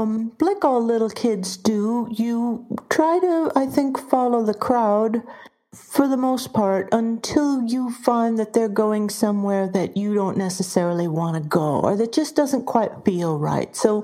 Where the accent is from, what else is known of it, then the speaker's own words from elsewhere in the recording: Anaheim, California, United States; Being a little kid in Southern California, I grew up in Anaheim, literally right next door to Disneyland.